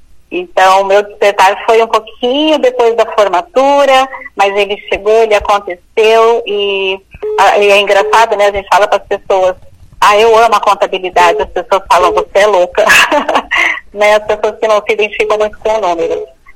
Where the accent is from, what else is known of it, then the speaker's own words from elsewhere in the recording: Paranavaí, Paraná, Brazil; Eu sou do interior do Paraná, né, eu vim de Paranavaí